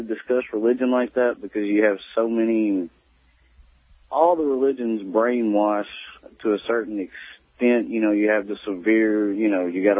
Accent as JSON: {"language": "English", "region": "Mississippi", "country": "United States", "tie": "born or raised there", "said": "I was growing up where I grew up in Mississippi, you know, Southern Baptist all around us."}